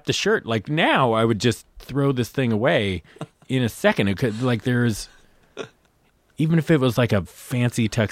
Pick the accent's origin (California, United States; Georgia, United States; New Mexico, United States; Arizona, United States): California, United States; No, I was outside San Francisco.